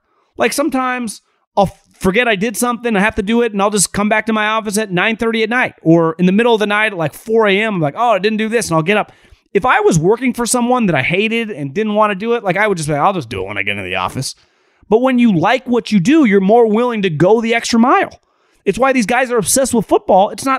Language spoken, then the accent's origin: English; Davis, California, United States; guy actually I grew up with in Davis